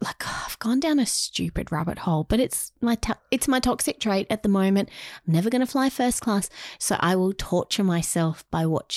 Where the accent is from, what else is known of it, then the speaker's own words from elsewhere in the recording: Australia; only because I'm Australian.